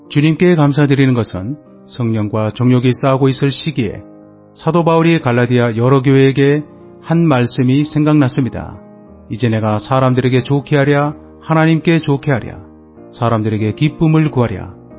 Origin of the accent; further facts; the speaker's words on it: Yongam, South Korea; 육신으로 말하면 용암은 저의 고향입니다.